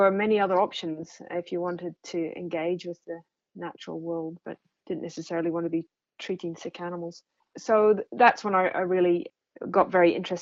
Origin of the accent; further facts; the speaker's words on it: Scotland, United Kingdom; Well, I'm from Scotland originally, and when I lived there, I always loved roaming the hills.